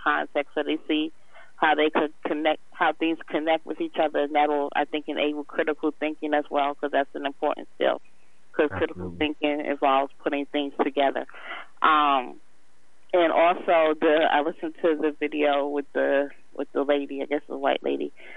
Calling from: Macon, Georgia, United States; I'm calling from Macon, Georgia.

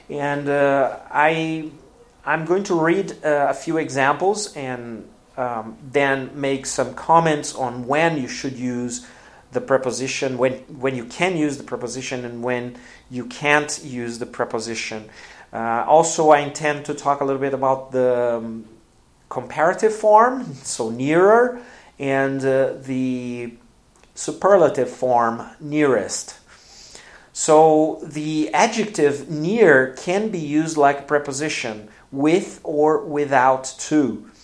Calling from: Porto Alegre, Rio Grande do Sul, Brazil

